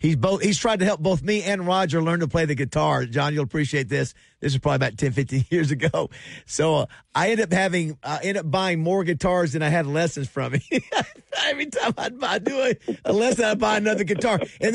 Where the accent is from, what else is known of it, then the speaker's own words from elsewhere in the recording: Panama City, Florida, United States; just because it's my hometown, he'll end up headed down to Panama City here in a few days